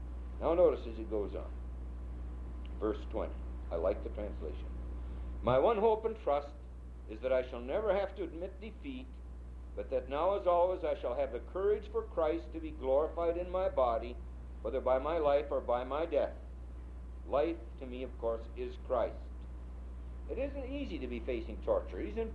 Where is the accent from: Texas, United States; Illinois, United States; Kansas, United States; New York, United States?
New York, United States; Brooklyn; I'm not. I came from Brooklyn. We feel pain in Brooklyn, you know.